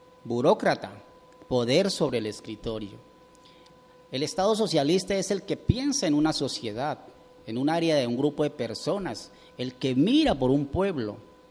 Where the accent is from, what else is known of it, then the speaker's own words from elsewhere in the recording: Colombia; ¿En qué medida puedo decir que yo soy colombiano